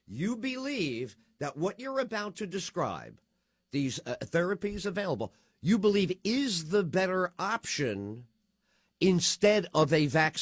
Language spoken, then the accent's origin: English; United States; I'm an American. Why would I trust a country that I have to check up on, right?